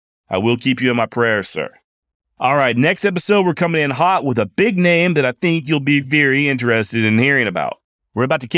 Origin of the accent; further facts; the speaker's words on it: Texas, United States; As a Texan born and raised, as someone whose direct ancestors fought for the Confederate States of America, why sugarcoat it?